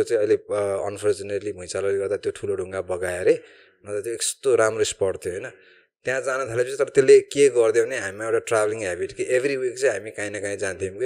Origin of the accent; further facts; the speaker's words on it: Kathmandu, Bagmati, Nepal; मेरो पहाड घर त खोटाङ हो तर अब काठमाडौँ किड्नी हो म भनेको यहीँ ब्रटअप भएको अनि कोटेश्वरलाई चाहिँ मेरो गाउँ भन्छु क्या